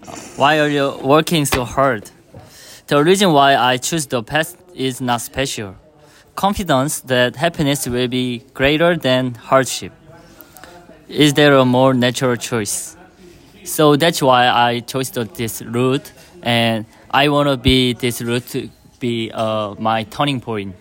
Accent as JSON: {"language": "English", "country": "South Korea", "said": "South Korea."}